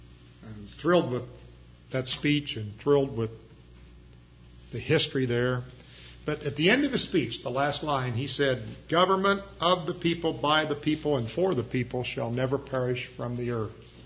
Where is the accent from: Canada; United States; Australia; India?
United States; I'm thankful I'm an American. I thank God for our country.